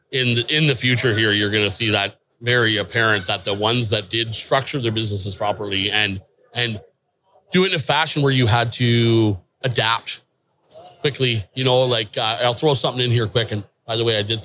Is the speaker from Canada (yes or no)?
yes; Canada; because I'm Canadian. This is my area and this is my waters.